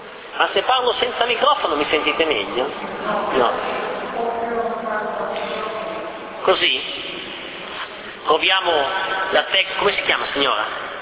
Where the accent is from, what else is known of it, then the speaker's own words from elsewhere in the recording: Abbiategrasso, Lombardy, Italy; io vengo da Piategrasso, mio nonno era nelle zone de Vöger, che significa ozero in italiano